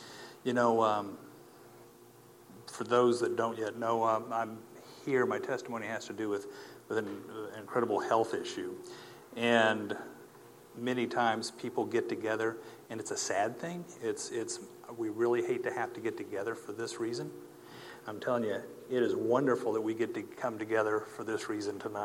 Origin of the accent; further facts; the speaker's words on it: Tulsa, Oklahoma, United States; also born or lived in Jay; I live in North Carolina, and I have been on the East Coast now for about 10 years. But I grew up in Tulsa and up in Jay, Oklahoma, where I graduated from